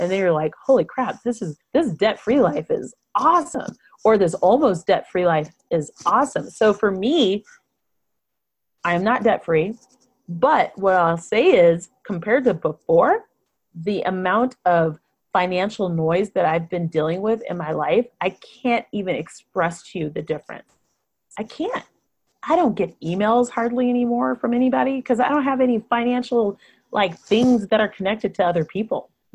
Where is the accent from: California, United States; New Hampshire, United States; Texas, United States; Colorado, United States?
Colorado, United States; even though I'm from Colorado, I went to college in upstate New York